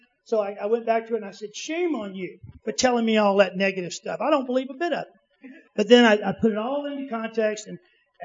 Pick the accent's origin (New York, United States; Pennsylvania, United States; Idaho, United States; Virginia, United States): Virginia, United States; Danville; I'm from Danville, Virginia.